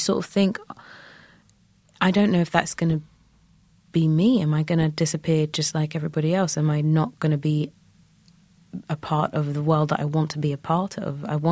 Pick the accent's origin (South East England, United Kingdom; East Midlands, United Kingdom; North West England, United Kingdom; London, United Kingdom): London, United Kingdom; I'm from London, born and bred. My parents are both Nigerian.